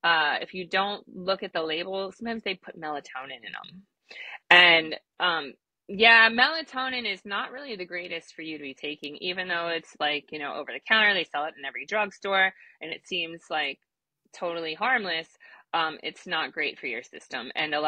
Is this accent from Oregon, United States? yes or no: no; Ohio, United States; I'm from Ohio. I'm from the Midwest.